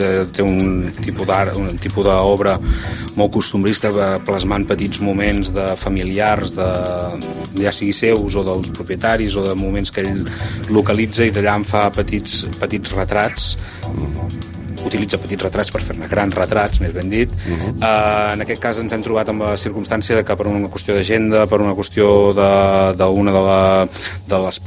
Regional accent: Girona, Catalonia, Spain; jo soc molt gironí i també crec una mica en l'arrelament de les coses

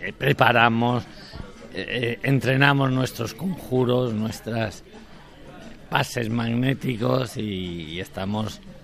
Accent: Andalusia, Spain; yo soy andaluz en el sentido que toda mi familia, mis padres, mis abuelos, todos son andaluces. Yo he vivido mucho en épocas infantiles en Andalucía, he pasado temporadas grandes y tenemos la casa en Cádiz desde hace ya 30 años

